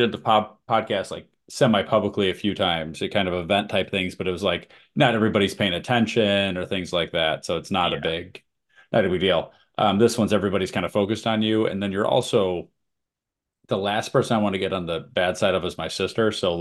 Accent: Massachusetts, United States; accent: Boston; oh, that's just my Boston accent coming out.

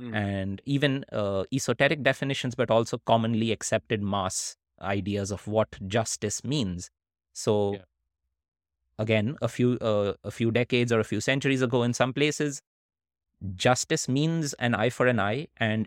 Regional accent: India; I am an Indian person, and most of us do this thing of studying completely things unrelated to our interests.

